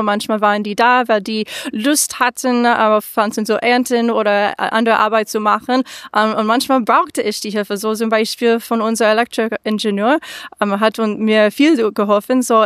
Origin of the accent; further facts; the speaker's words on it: United States; German is a second language; so ich komme ursprünglich aus den USA